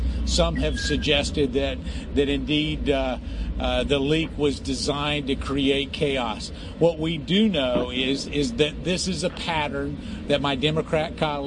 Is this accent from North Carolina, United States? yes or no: yes; North Carolina, United States; I know I'm from North Carolina. I talk a little slower